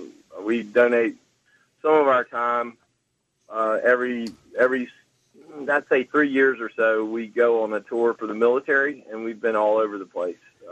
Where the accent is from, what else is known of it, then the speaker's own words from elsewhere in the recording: Greenville, South Carolina, United States; Right here in Greenville, right where I live.